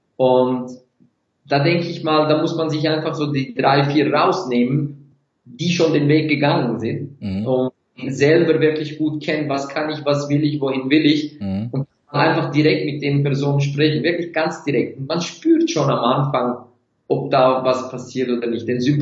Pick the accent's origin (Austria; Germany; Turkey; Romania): Turkey; Seitdem bin ich so fast 60-70% vegan als Türke, und ich liebe Fleisch.